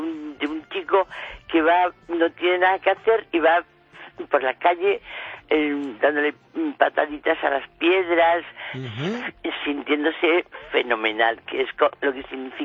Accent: Melilla, Spain; now in Málaga, Spain; Yo soy de Melilla.

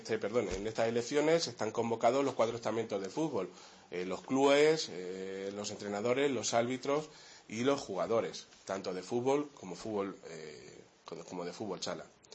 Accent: Aldea del Rey, Castilla-La Mancha, Spain; soy natural de Aldea del Rey, de un pueblo de 2.000 habitantes de la provincia de Ciudad Real

